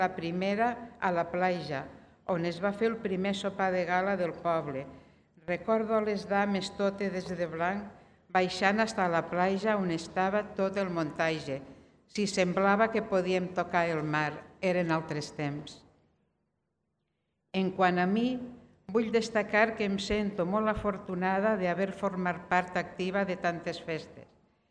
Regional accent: Vinaròs, Valencian Community, Spain; Agraeixo a Vinaròs, el meu poble, a tots els vinarossencs

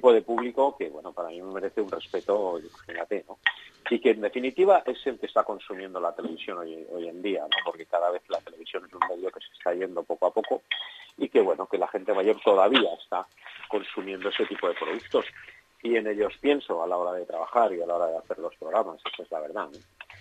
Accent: Vinaròs, Valencian Community, Spain; Pues yo tengo muchos amigos y mucha familia en Vinaroz, ¿no? Y será para mí un placer llevarla a mi pueblo, ¿no? Y además te digo una cosa, soy de los últimos que nacieron en los 60

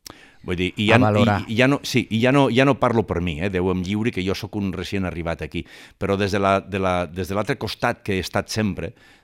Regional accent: Barcelona, Catalonia, Spain; Jo sóc de Barcelona, nascut al Poble Nou, i la meva infantesa va transcórrer per aquells carrers a prop del Tio Che.

